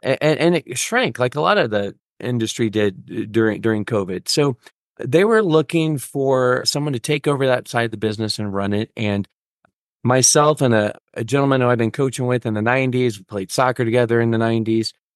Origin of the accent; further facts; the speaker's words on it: Kansas City, United States; because I'm from Kansas City and we thought, hey, we could build that market as well.